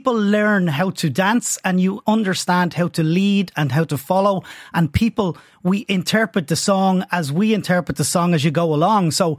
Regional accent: Dublin, Leinster, Ireland; I'm from Dublin.

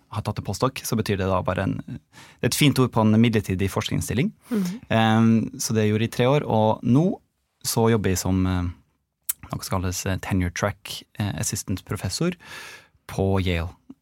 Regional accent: Molde, Møre og Romsdal, Norway; Jeg er fra Molde, født og oppvokst. Selv om, altså, jeg jobber på Molde sykehus. Det er ingen på Molde sykehus, særlig så eldre pasientene, som går med på at jeg er fra Molde. Men det er jeg da. Men, altså, innflytter foreldre og sånt, så jeg har ikke den breie dialekten

